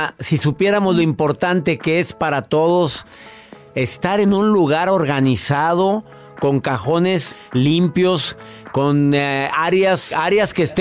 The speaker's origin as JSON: {"language": "Spanish", "town": "Monterrey", "region": "Nuevo León", "country": "Mexico", "tie": "born there", "said": "en mi ciudad, en donde yo nací, en Monterrey."}